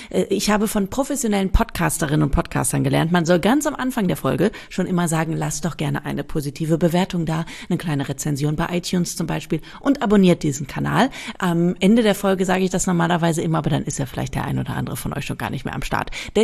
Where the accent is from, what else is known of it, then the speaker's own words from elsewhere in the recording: North Rhine-Westphalia, Germany; ich komme aus der Nähe von Bielefeld